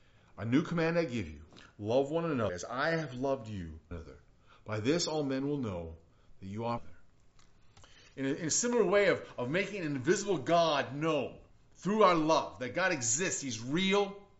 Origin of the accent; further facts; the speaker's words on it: Rwanda; When I was growing up in Rwanda, there was a terrible genocide.